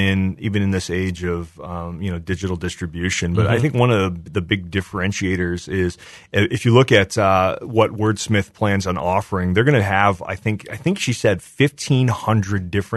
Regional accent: Michigan, United States; I remember growing up going to the bookstores that were in my hometown in Southwest Michigan

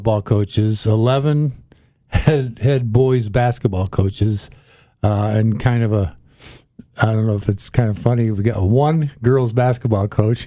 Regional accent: Belvidere, Illinois, United States; I grew up in Belvidere, Illinois, and that's where I got my first job at the paper there.

